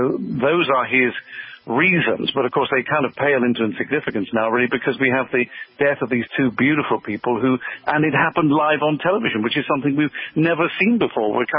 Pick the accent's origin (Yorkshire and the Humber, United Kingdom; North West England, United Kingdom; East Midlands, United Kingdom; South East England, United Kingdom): South East England, United Kingdom; Portsmouth; Originally Portsmouth in the United Kingdom. It's a big naval base, just like Portsmouth in New Hampshire.